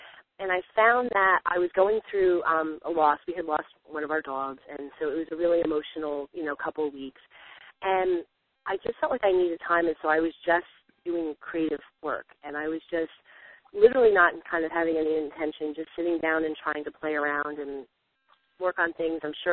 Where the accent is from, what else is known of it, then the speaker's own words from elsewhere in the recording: New Jersey, United States; For me, I'm from Jersey, so my hands start going when we start talking.